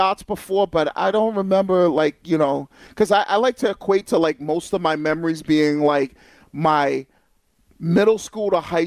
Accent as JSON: {"language": "English", "town": "Boston", "region": "Massachusetts", "country": "United States", "tie": "born or raised there", "said": "Yeah, like the kids I grew up in East Boston, they wouldn't have said wicked that much."}